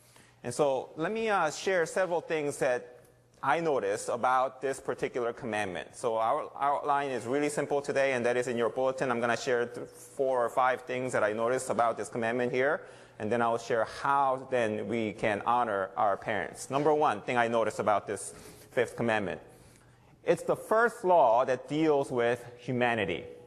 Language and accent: English; South Korea; because that's exactly the way I used to think when I grew up in Korea.